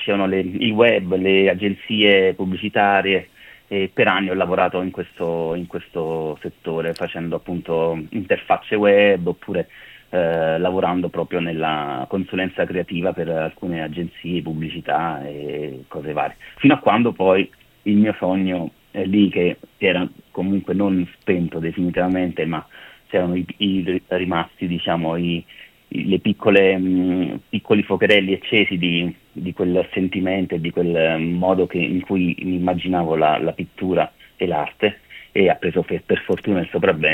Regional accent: Salerno, Campania, Italy; born there; moved away as an adult; now in Milan, Italy; sono nato a Salerno, insomma, a 18 anni ho deciso di andare a studiare all'Accademia delle Belle Arti a Brera

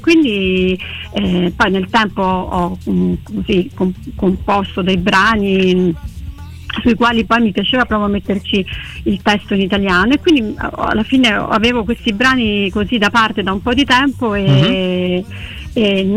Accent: Rome, Lazio, Italy; born there; io sono nata a Roma, ma sono di sangue siculo, ecco, perché sia infatti. Mio padre che mia madre sono... Mio padre era, vabbè, non c'è più, mia madre comunque, cioè, entrambi genitori siciliani, parenti siciliani, discendenza siciliana.

